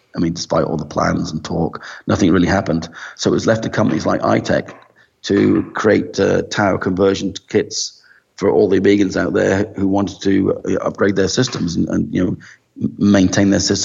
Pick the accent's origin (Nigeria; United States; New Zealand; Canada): New Zealand; I'm over from New Zealand.